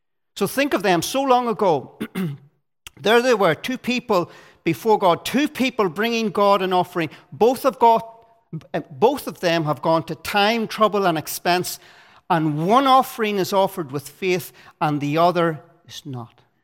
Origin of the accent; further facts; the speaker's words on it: Rathfriland, Northern Ireland, United Kingdom; I'm from Rathfrailin, and if you know anything about Rathfrailin, then you'll know that harvest is a big thing in that part of the world.